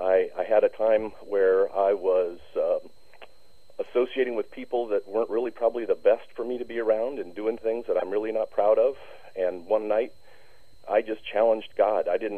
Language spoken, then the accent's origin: English; San Diego, California, United States; also born or lived in Los Angeles; I was born in Los Angeles and moved to San Diego when I was just about 6 years old. Spent most of my life in San Diego